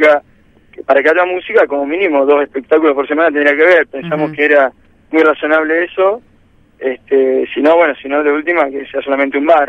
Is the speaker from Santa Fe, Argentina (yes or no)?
yes; Santa Fe, Argentina; Somos muy santafesinos, hay muchas siestas por acá